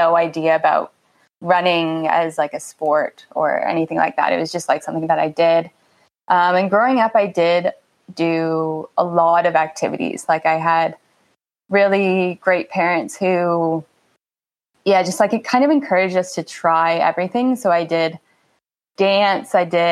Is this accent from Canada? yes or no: yes; Guelph, Ontario, Canada; also born or lived in Toronto, Canada; I'm from Guelph, Ontario, which is actually like a really nice place to grow up as a runner. I really appreciate it until I left and lived in Toronto.